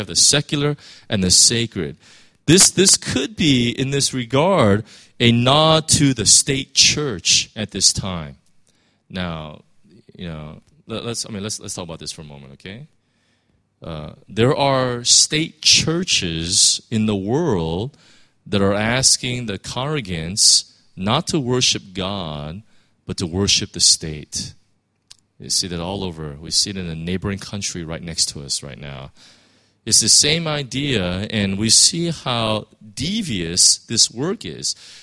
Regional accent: United States; as an American, if you really understand what the framers of the Constitution were really talking about

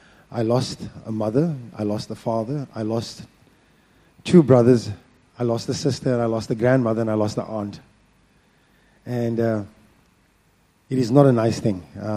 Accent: South Africa; I'm from South Africa. We've got lots of lions and you see them, how they engage.

